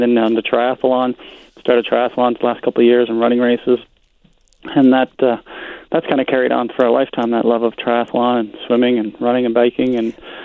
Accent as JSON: {"language": "English", "town": "St. John's", "region": "Newfoundland and Labrador", "country": "Canada", "tie": "born or raised there", "said": "I grew up in St. John's, Newfoundland"}